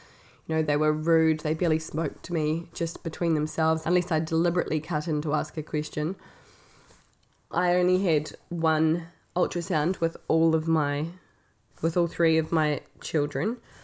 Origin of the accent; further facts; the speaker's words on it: New Zealand; I come from New Zealand where midwives are free, and at the time I was living in Portugal